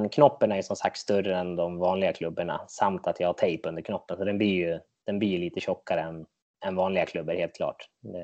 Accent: Sweden; Det är inget man vill som svensk innebandyspelare.

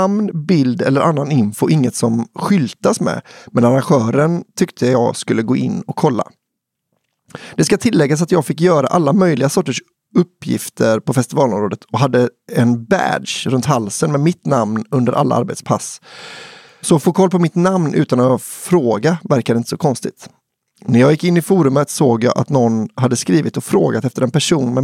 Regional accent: Alingsås, Västra Götaland County, Sweden; Våren 2003 var jag 18 och gick andra året på gymnasiet hemma i Alingsås.

